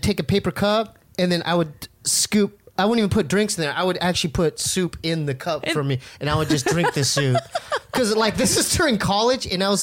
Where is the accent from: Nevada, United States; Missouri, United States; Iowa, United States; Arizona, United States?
Arizona, United States; now in California, United States; I thought they were fake, because when I came from Arizona, like, mm-hmm.